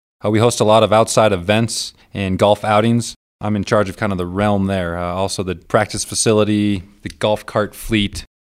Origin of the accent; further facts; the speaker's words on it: Midwest, United States; also born or lived in Chicago / Illinois / Michigan / Indiana; I'm a Midwestern native. You know, I was born in Chicago, but my family, we moved around and lived in every state that bordered Lake Michigan. Growing up as a child, I lived in Illinois, Michigan, Indiana, Wisconsin